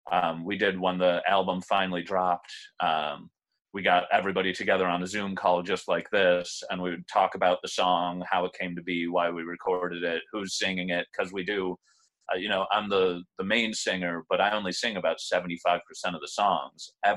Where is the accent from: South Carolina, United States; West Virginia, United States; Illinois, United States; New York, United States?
New York, United States; Buffalo; I'm from Buffalo, New York, which is way up north.